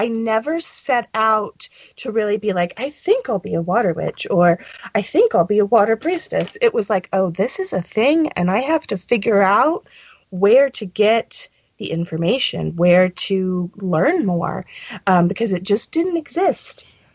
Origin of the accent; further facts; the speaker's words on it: United States; Now, my mother's British, and I was raised in the States, but my mother's British, and I had gone there many times.